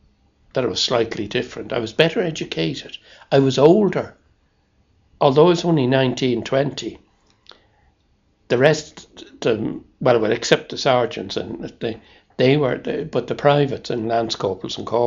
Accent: Ireland; moved away; Because I came from the Republic of Ireland. I was going to be harder to check than a guy coming from the middle of England.

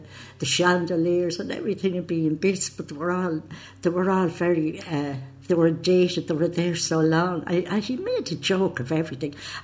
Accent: Rathcoole, Leinster, Ireland; In Rathcoole, yeah, just down the road, Rathcoole. That's where I was born and reared, yeah, the village.

